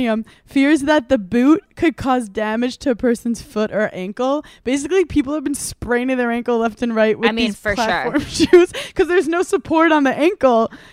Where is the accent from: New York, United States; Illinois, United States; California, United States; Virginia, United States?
New York, United States; We grew up in New York. So I thought half the world was Catholic and half was Jewish growing up.